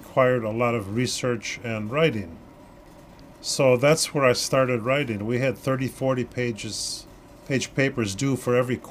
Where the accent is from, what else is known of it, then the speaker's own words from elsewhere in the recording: Chicago, Illinois, United States; I'm from Chicago.